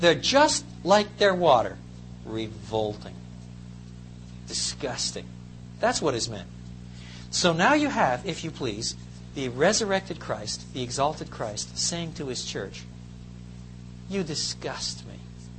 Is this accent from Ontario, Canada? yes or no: no; Quebec, Canada; Well, when I grew up in Quebec, I lived on the St. Francis River, and we used to say that it was the foulest river.